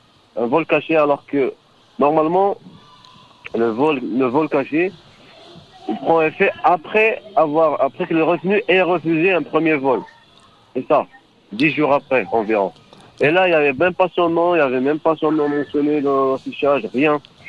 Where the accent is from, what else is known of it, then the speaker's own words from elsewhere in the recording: Algeria; nous, on est censé, en tant qu'Algérien